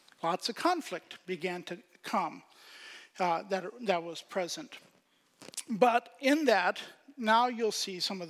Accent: Pakistan; I grew up in Pakistan every Sunday singing hymns in Urdu to English tunes

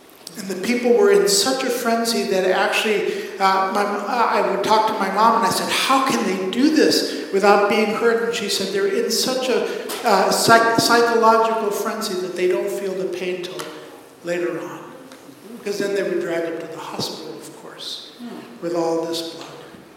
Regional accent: Pakistan; Growing up in Pakistan

